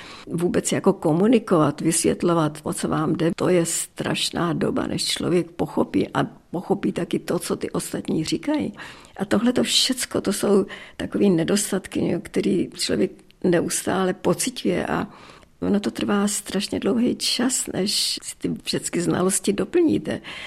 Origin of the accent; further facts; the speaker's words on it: Moravia, Czechia; kdy jsme se přestěhovali do Prahy a kdy já jsem mluvila moravsky, já jsem z Moravy